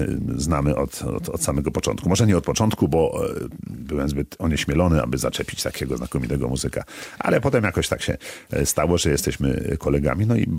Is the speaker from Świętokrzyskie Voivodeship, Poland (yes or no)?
no; Toruń, Kuyavian-Pomeranian Voivodeship, Poland; usłyszałem na żywo w rodzinnym Toruniu